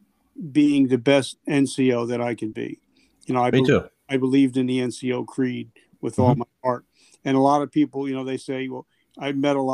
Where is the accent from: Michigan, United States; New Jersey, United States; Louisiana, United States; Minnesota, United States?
New Jersey, United States; I'm in Jersey right now. I grew up in Jersey.